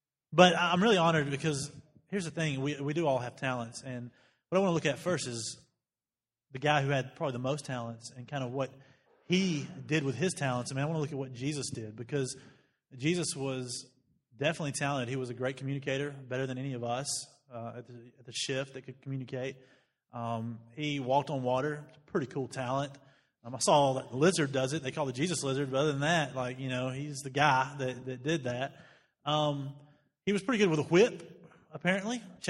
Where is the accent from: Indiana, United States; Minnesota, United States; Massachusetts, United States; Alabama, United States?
Alabama, United States; I'm from Alabama and haven't been here as long as Neil, so I'll use terms like y'all and stuff a lot, so just bear with that.